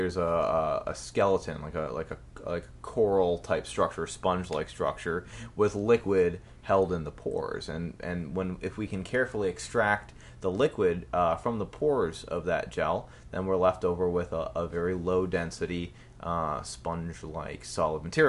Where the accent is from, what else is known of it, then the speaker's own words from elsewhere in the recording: Glendale, Wisconsin, United States; Well, I'm originally from Glendale, Wisconsin. I went to the University of Wisconsin for my undergrad, and I studied chemistry.